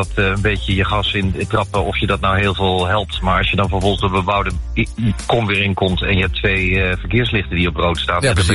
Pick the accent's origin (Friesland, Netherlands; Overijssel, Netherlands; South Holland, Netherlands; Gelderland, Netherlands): South Holland, Netherlands; Delft; born there; Mijn geboortestad.